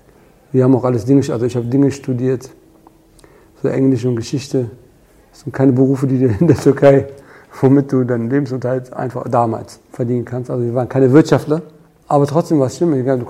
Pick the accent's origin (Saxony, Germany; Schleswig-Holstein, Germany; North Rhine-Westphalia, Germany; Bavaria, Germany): North Rhine-Westphalia, Germany; Cologne; Ich bin in Köln-Porz geboren. Meine Eltern haben eigentlich schon in Flittert gelebt, Köln-Flittert. Und da damals das Porzer Krankenhaus das einzige Krankenhaus war mit Kinderklinik, sind sie nach Porz und da bin ich zur Welt gekommen, aber dann auch direkt nach Flittert gezogen.